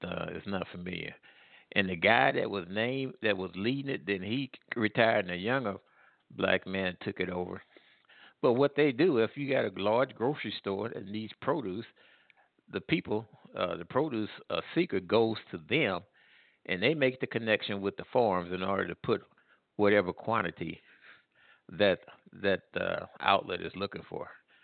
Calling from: Midwest, United States; Yeah, this is I'm calling from the Midwest.

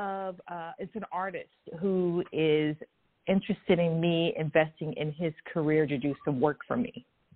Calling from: Los Angeles, California, United States; I'm calling from Los Angeles, yes.

